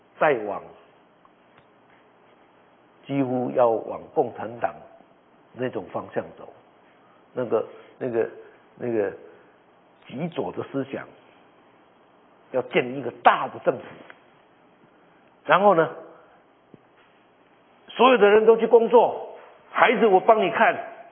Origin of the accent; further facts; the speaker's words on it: Taiwan; 我们很多人从台湾来的，我也是台湾人。